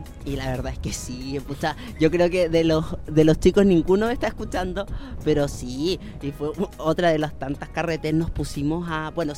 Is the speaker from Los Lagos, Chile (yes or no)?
yes; Osorno, Los Lagos, Chile; Yo soy de Osorno, y Osorno sí que es un pueblo donde no hay ni un alma en pena a las 3 de la mañana.